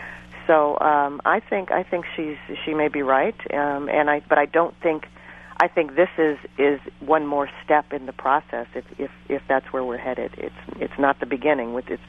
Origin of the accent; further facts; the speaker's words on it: Ohio, United States; moved away as an adult; I came out here from Ohio 29 years ago